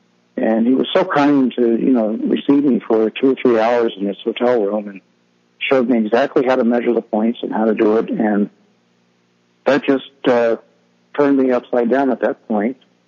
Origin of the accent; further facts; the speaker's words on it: Miami, Florida, United States; Born and raised in Miami, Florida. Don't hold that against me.